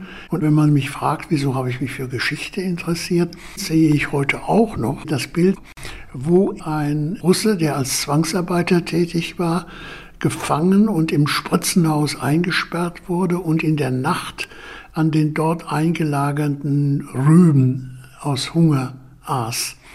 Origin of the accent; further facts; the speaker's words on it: Hesse, Germany; born there; Ich bin 1936 geboren in Oberhessen in einem kleinen Dorf, in das mein Vater als Lehrer strafversetzt worden war, weil er als ein tiefgläubiger Protestant ein Gegner des Nationalsozialismus war.